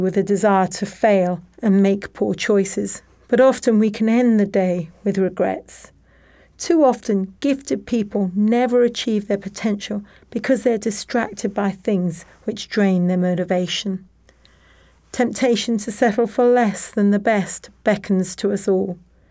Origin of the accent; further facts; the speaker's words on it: India; I had watched God supply our needs again and again as a child, whilst growing up in India as a daughter of missionary parents.